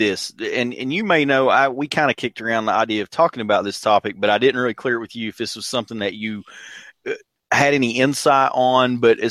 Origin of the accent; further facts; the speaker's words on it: Deep South, United States; accent: Southern; if you can tell by my accent, we are in the deep south.